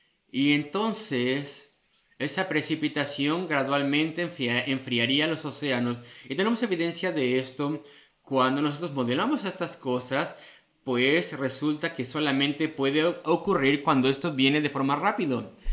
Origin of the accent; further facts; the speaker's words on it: Illinois, United States; en donde yo crecí en Illinois, hay un lugar